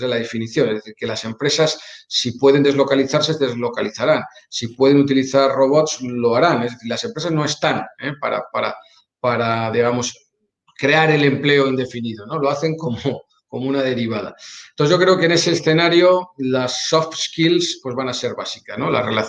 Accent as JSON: {"language": "Spanish", "country": "Spain", "said": "yo como español europeo pues tenía una serie de clichés que he ido abandonando"}